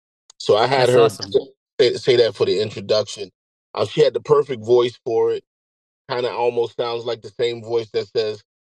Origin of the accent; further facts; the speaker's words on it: Hartford, Connecticut, United States; Okay, so I'm from Hartford, Connecticut originally. I came up in the 90s.